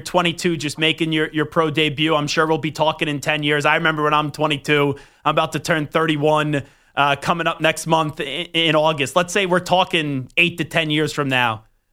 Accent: New York City, New York, United States; Yeah, so I live in New York. I'm a New Yorker.

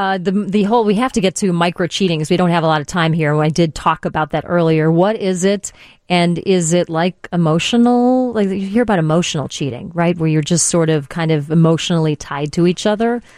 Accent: Chicago, Illinois, United States; I love the blues. Who doesn't? We're from Chicago.

